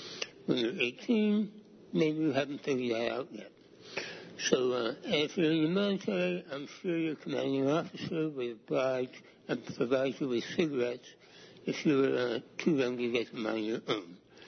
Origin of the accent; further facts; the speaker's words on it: Portland, United States; I'm from Portland.